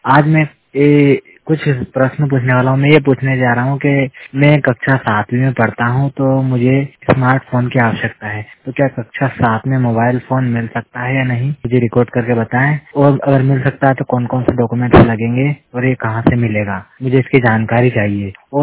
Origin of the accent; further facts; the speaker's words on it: Madhya Pradesh, India; मैं मध्य प्रदेश के तुजागुर क्षेत्र का रहने वाला हूँ।